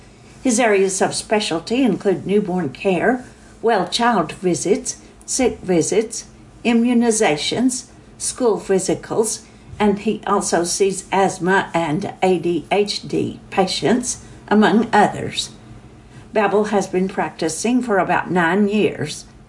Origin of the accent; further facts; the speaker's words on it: India; now in Odessa, United States; I was born and raised in India. I graduated from one of the best medical schools in India.